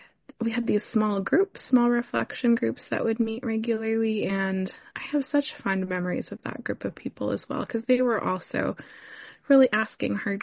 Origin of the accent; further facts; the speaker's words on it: Vancouver, British Columbia, Canada; And then I was able to get accepted at Vancouver School of Theology in my hometown. And that meant I could live at home with my parents.